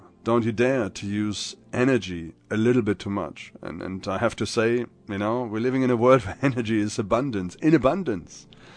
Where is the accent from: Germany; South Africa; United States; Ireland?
Germany; It's near my hometown in Germany